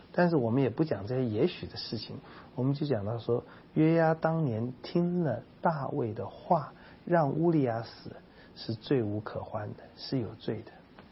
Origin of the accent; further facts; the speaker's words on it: China; 我们中国人有祖先崇拜，就是因为没有永生的盼望